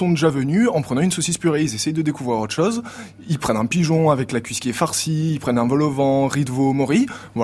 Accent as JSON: {"language": "French", "town": "Nice", "region": "Provence-Alpes-Côte d'Azur", "country": "France", "said": "et je suis niçois, j'ai fait l'école hôtelière à Nice, et j'ai 24 ans"}